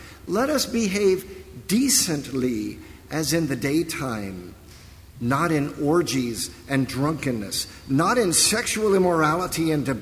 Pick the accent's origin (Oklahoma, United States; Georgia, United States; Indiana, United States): Oklahoma, United States; He came from Oklahoma, and I was from Oklahoma.